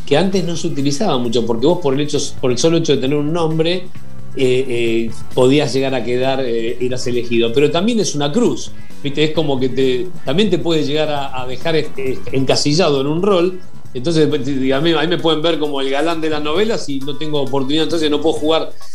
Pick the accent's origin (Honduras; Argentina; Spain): Argentina; fui invitado allí como argentino conocido en España